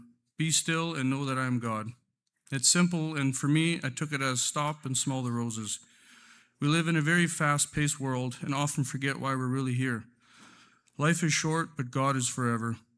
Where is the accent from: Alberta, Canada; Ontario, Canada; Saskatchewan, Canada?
Ontario, Canada; Tillsonburg; born there; I was born in Tillsonburg, Ontario, a small town not far from London. I am the oldest of five children